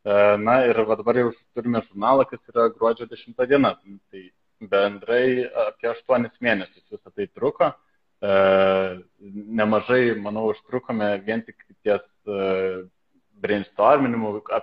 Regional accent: Kaunas, Kaunas County, Lithuania; Aš esu iš Kauno.

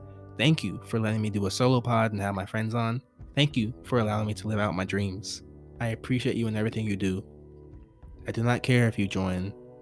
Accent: Chesapeake Beach, Maryland, United States; now in Texas, United States; I grew up in Chesapeake Beach, Maryland, in a town of like 4,000 people, super small town. And no one really left. But my dad, God, whoever you want to say, brought us to Texas 12 years later.

